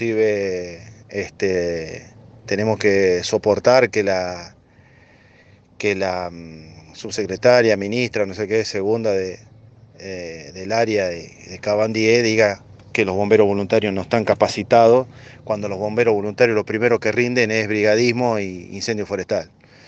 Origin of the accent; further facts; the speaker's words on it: Argentina; son todos conciudadanos nuestros, somos todos argentinos